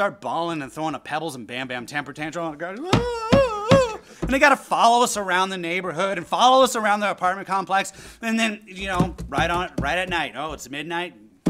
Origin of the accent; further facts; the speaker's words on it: United States; I'm American.